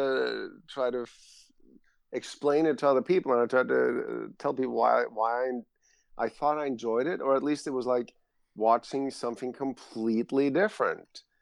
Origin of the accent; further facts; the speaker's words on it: Norway; being a white man born and raised in Norway.